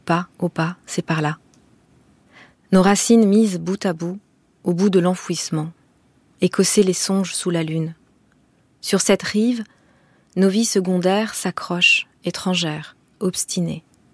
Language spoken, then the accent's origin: French; Rwanda; first language Kinyarwanda; French is a second language; Et que le Kinyarwanda, qui est ma langue maternelle, c'est une langue qui est restée pour moi une langue du quotidien.